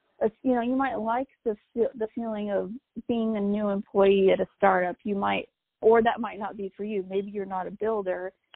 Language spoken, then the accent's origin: English; New Mexico, United States; I even went to Washington, D.C. and interned for the New Mexico state senator of my home state.